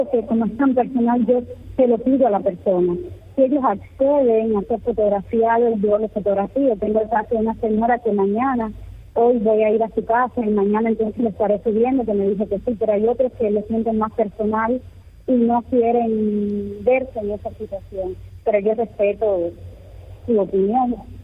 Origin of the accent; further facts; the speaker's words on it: Cuba; yo me sentí identificado como cubana, que también pasó el Irma